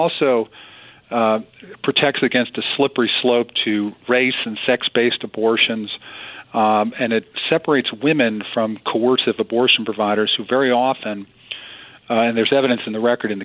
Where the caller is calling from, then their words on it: Cincinnati, Ohio, United States; Well, I'm here and I'm calling in from Cincinnati